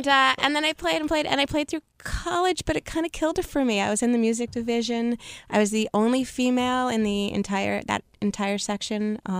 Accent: Seattle, Washington, United States; I grew up in Seattle, Washington.

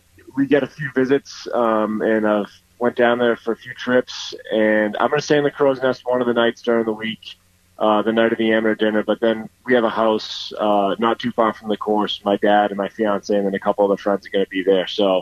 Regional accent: New England, United States; I'm from New England, so we have some courses with hills.

